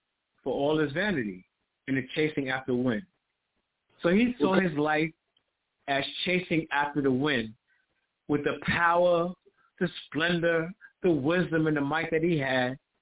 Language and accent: English; New York, United States; I'm a 14-year-old child growing up in Harlem.